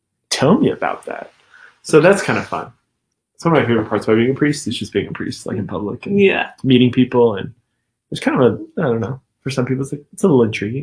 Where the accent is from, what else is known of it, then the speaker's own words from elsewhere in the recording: Scottsdale, Arizona, United States; first language English; English is my first language. I'm from South Scottsdale, you guys. I have an accent, okay?